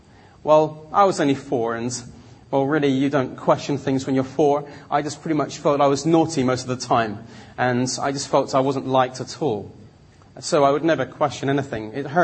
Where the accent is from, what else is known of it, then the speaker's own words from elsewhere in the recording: England, United Kingdom; born there; I'm half Chinese, half Italian. I was born in England.